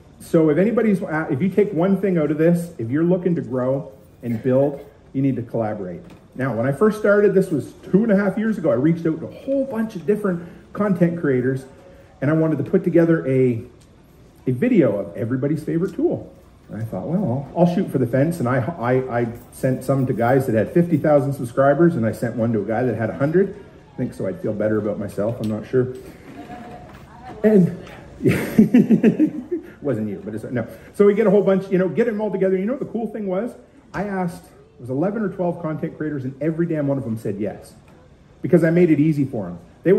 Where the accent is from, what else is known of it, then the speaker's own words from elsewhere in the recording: East Coast, United States; I grew up on the East Coast. Now, you guys will laugh at me, but do you notice I say out in a boat a little funny?